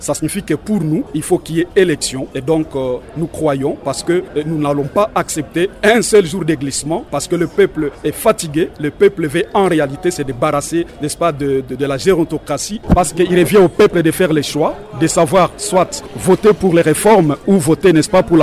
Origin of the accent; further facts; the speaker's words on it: DR Congo; Nous sommes congolais, nous sommes également légalistes.